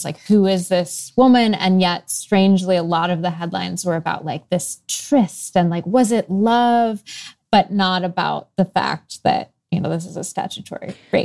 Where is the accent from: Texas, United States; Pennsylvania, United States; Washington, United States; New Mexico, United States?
Washington, United States; Seattle; this was playing out in my hometown in Seattle